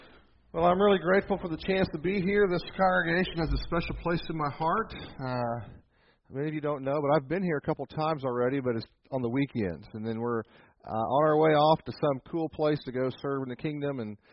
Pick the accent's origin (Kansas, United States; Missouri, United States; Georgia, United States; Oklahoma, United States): Kansas, United States; Wichita; born there; I'm the oldest of three boys. I was born in Wichita, Kansas in 1962